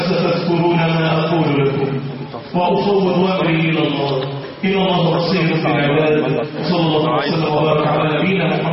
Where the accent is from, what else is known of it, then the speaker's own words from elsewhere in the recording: Egypt; بلدنا مصر